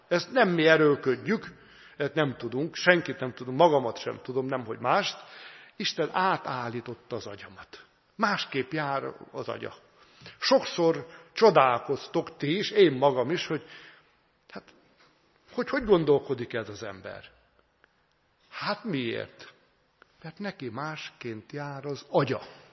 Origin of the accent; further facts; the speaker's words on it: Hungary; Hát itt mindenki panaszkodik. Magyarok vagyunk, nem? Nekünk az illik, hogy panaszkodjunk, siránkozunk, hallottuk.